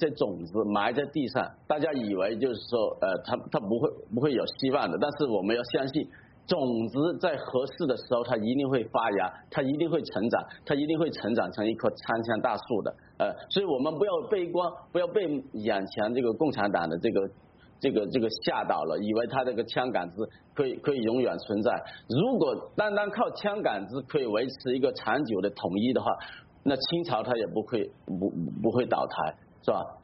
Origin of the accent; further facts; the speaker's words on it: Hong Kong; 所以我们香港人更加要警惕。